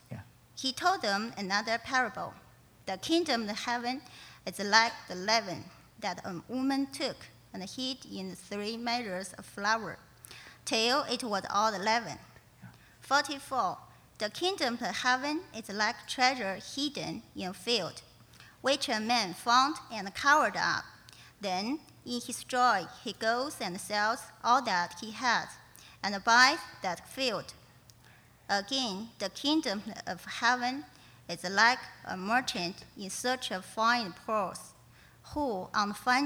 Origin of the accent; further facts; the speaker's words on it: China; now in Toronto, Canada; We come from China. We lived in Toronto more than 1 year. We will leave soon this month.